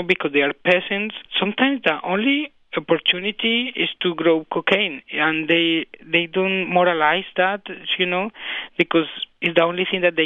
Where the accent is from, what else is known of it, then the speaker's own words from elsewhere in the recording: Colombia; And then I decided to really work with Colombian children because I'm from Colombia.